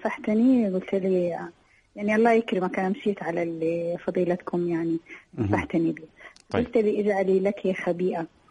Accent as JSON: {"language": "Arabic", "country": "Saudi Arabia", "said": "إحنا عندنا في السعودية"}